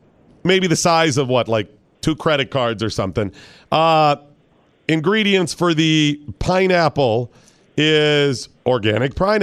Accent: Ashtabula, Ohio, United States; I grew up in Ashtabula in Lake Counties.

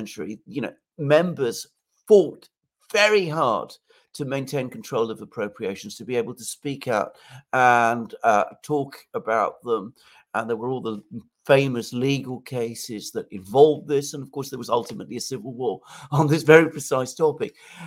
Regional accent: United Kingdom; I speak as a British person.

